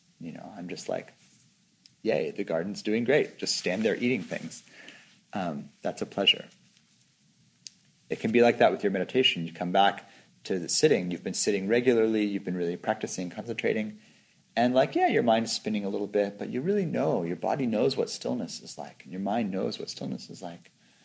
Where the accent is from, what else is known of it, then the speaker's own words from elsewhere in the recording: California, United States; Even though I'm Californian, it is part of my home ecosystem.